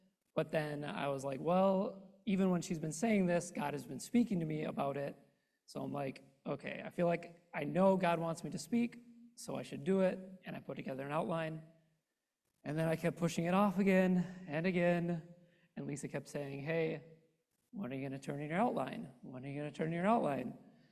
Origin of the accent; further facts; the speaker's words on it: Cumberland, Wisconsin, United States; So I was born and raised in Midwest Wisconsin, in the small town of Cumberland. I'm the bottom middle child out of four.